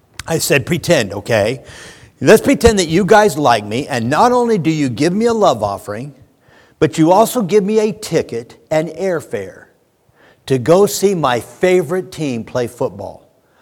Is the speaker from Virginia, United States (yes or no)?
no; Seattle, Washington, United States; I'm the preacher. I was raised in Seattle. I'm a big Seattle Seahawks fan.